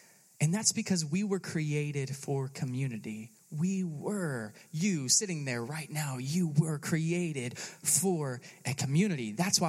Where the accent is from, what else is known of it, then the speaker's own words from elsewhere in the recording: Austin, Texas, United States; I grew up in Austin, Texas, and I absolutely love the city, even though they're totally nuts.